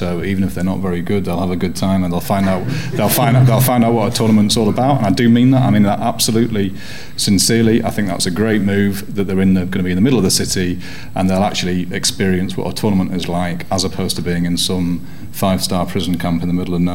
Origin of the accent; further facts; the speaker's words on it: England, United Kingdom; I mean, I am English, but I'm not kind of feeling a lot there.